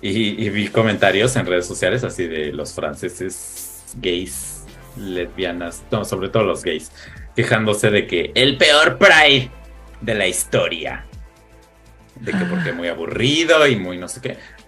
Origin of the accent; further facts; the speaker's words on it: Mexico; Y yo, pues, como mexicano, como buen mexicano